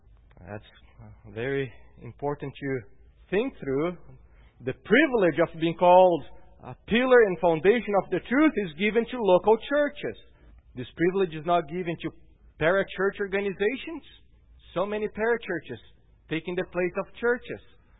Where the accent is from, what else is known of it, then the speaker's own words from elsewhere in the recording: Brazil; How about me? I come from Brazil.